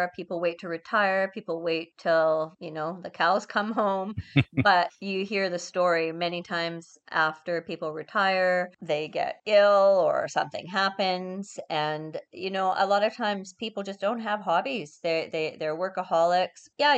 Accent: Vancouver, British Columbia, Canada; I grew up in Vancouver.

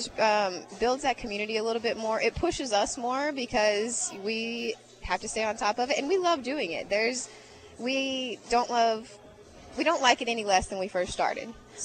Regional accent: Crystal Beach, Texas, United States; My hometown is Crystal Beach, Texas.

